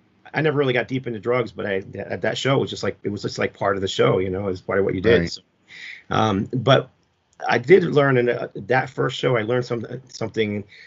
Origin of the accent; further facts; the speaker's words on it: New Jersey, United States; I grew up in New Jersey, so I was a big fan of all the Philadelphia teams because that's where we were closest to.